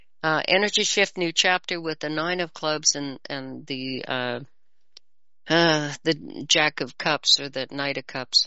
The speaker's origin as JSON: {"language": "English", "country": "Canada", "said": "I'm Canadian."}